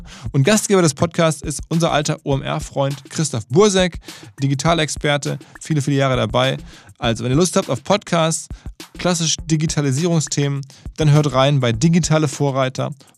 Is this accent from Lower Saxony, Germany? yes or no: no; Essen, North Rhine-Westphalia, Germany; übrigens in Essen, meiner Heimatstadt